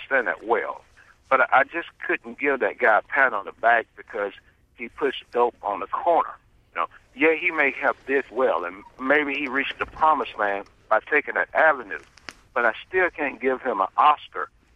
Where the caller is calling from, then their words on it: Alabama, United States; Well, I actually, and I'm calling from Alabama, and being a Memphis fan